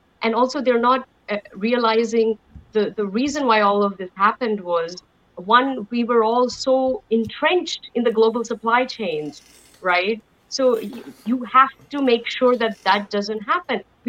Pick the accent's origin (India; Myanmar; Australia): India; English is a second language; to me as an Indian, it's laughable